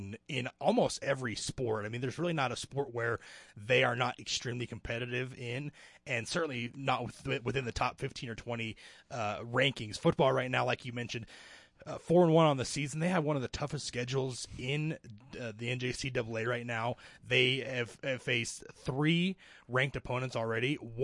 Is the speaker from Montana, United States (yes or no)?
no; Gunnison, Utah, United States; now in St. George, United States; I born and raised in Gunnison, Utah. So local kid, graduated in high school back in 2010.